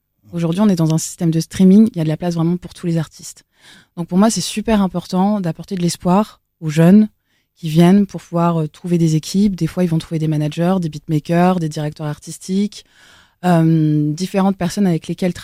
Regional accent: Elbeuf, Normandy, France; also born or lived in South-west France; Alors, moi, je viens d'Elbeuf, là où j'ai grandi, dans le 76, à côté de Rouen, dans une petite banlieue.

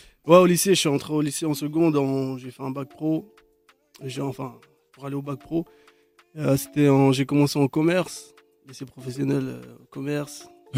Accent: Paris, Île-de-France, France; Déjà je venais de Paris, déjà ils aimaient pas trop les gens qui venaient de Paris.

